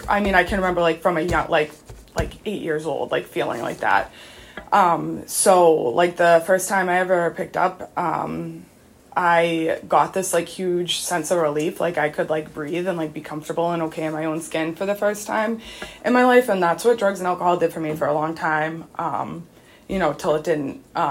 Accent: Massachusetts, United States; I grew up here in Massachusetts, up on the North Shore, and from a very young age, I never felt comfortable in my own skin.

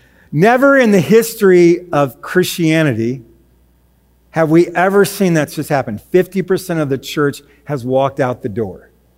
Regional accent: Arizona, United States; but I take pride in the fact that I'm from Arizona.

